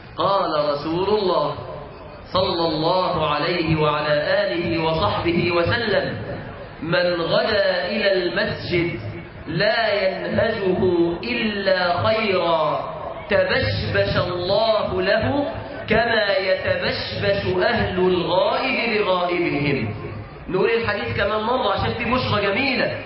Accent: Egypt

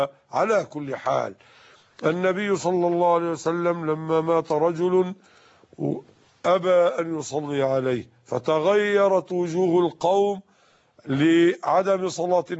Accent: Egypt; كما نقول مثلا عندنا في مصر: هذا ثوب محلاوي، أو فانيلا محلاوي، أو ملاية محلاوي، نسبة إلى المحلة الكبرى لشهرتها بهذا الصنيع.

